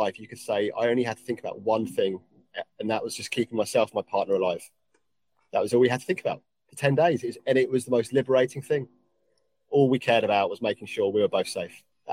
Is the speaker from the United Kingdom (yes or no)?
yes; England, United Kingdom; accent: English; people can deal with my English accent and my often very fast talking